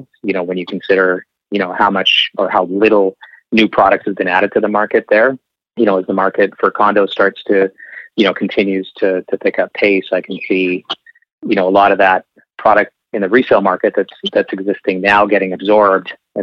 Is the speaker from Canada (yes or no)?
yes; British Columbia, Canada